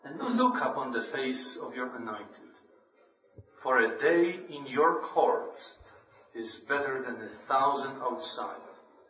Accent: Poland; now in United States; I moved from Poland, where I was born and raised, to America, I was a sojourner.

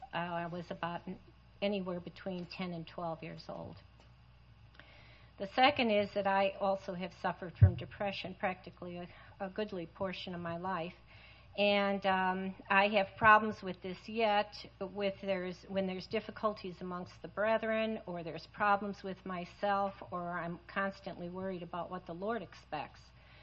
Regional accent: Chicago, Illinois, United States; because I came from Chicago

